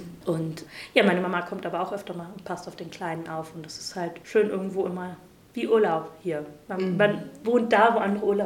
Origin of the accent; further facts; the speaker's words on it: Lower Saxony, Germany; Nee, ich komme tatsächlich eigentlich aus der Region Hannover. Ich bin wegen meinem Mann hergezogen, genau.